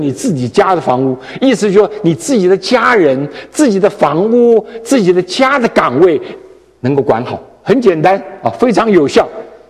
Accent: China; 有像我们中国人有名有字

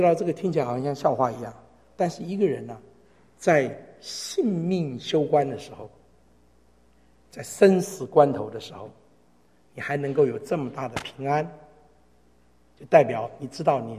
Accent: Taiwan; 我是从台湾来的，

